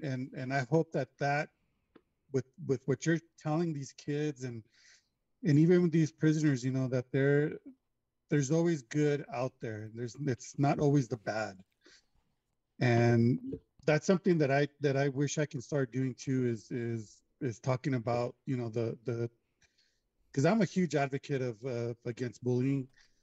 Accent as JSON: {"language": "English", "country": "United States", "tie": "born there", "said": "I was born here in the States."}